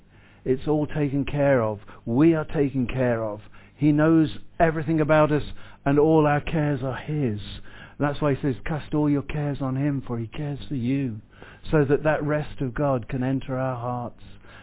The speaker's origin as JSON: {"language": "English", "town": "Burton-on-Trent", "region": "West Midlands", "country": "United Kingdom", "tie": "born there", "said": "And her husband was born two streets away from where I was born in Burton-on-Trent."}